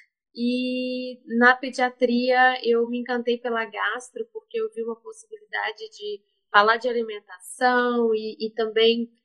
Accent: Belo Horizonte, Minas Gerais, Brazil; born there; Eu sou mineira, nascida em Belo Horizonte, mas eu falo que eu sou de Juiz de Fora, porque minha família é toda de Juiz de Fora, então eu acho mais fácil falar que eu sou de lá.

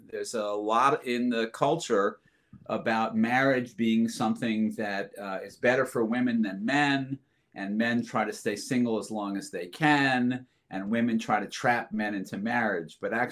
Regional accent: Montclair, New Jersey, United States; I grew up in Montclair, New Jersey, which is like due west of the Lincoln Tunnel.

